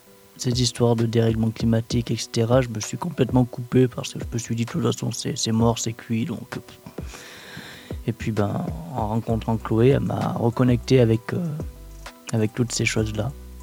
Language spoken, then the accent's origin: French; Blacons, Auvergne-Rhône-Alpes, France; Moi, je suis de Blacon, dans la vallée.